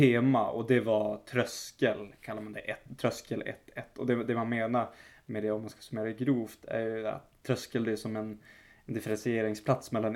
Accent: Norrbotten County, Sweden; Och Skandinaviens äldsta, den är baserad i mitt hemlän.

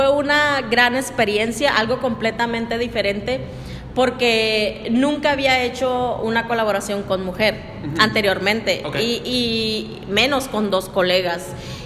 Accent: Badiraguato, Sinaloa, Mexico; also born or lived in Culiacán; de aquí soy. Pero yo me crié en la Sierra de Badiraguato.

